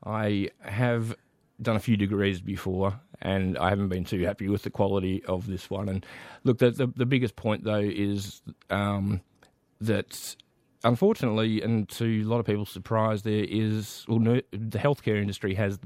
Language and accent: English; Melbourne, Victoria, Australia; In Melbourne. Yeah, you know, East Camberwell.